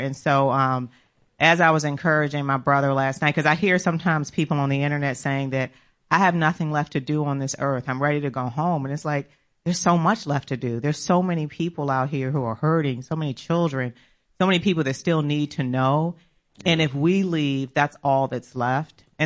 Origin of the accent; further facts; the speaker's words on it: Maryland, United States; because I was from Maryland and I'm in the South and people are very Christian in the South.